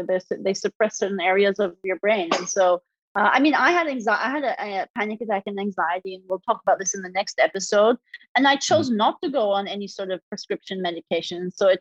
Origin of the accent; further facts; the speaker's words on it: India; I mean, I grew up in India. Nobody shares feelings there.